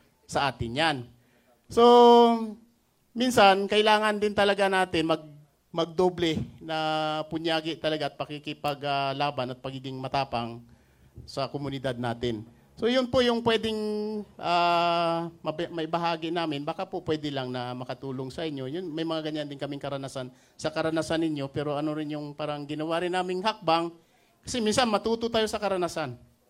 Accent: Mimaropa, Philippines; Kasi sa amin sa Palawan po, ilang klase ng plano yung magkakapatong-patong.

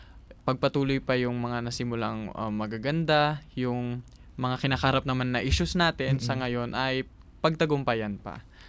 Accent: Cavite, Calabarzon, Philippines; I was born and raised from the city of Cavite.

